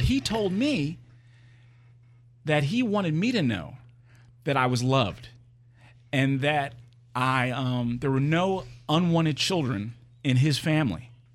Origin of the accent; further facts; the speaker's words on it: Lansdale, Pennsylvania, United States; born there; And I knew I was born in Lansdale, Pennsylvania.